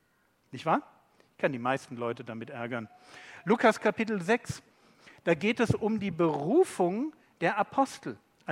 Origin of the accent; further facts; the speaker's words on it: Berlin, Germany; Aber ich bin Berliner. Okay, Berliner sind immer ein bisschen direkter.